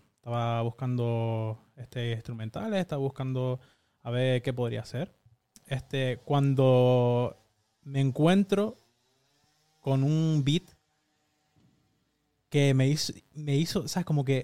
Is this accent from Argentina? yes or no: no; Canary Islands, Spain; Yo soy una mezcla bien de tres. Es una mezcla, yo soy canario, yo nací aquí, yo soy canario. Pero tengo sangre cubana por parte de madre y sangre catalana por parte de padre.